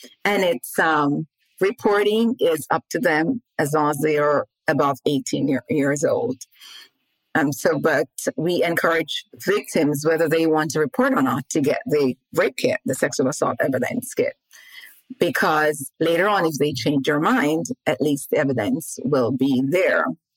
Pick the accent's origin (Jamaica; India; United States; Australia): Jamaica; I grew up in Jamaica